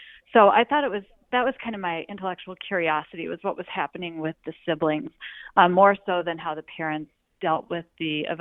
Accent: Milwaukee, Wisconsin, United States; also born or lived in Denver; Oh, sure. Well, I'm from Milwaukee. Not originally. I'm actually originally from Denver, but we moved to Milwaukee when I was a kid.

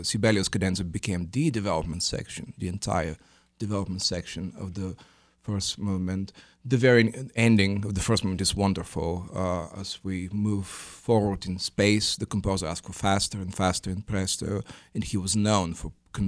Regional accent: Little Rock, Arkansas, United States; I've never performed in my hometown now, Little Rock.

